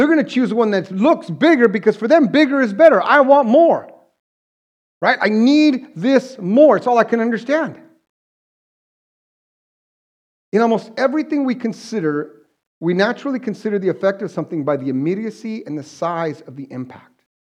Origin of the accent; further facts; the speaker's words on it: United States; So I'm an American, and I'm okay with that.